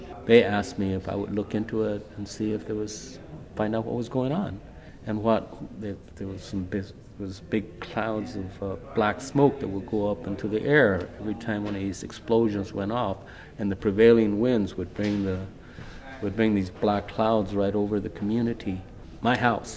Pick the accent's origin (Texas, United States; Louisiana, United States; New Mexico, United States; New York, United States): New Mexico, United States; Socorro; Hurt my back quite badly, and so I went back to Socorro, New Mexico, which was my hometown. I had not been there for several years.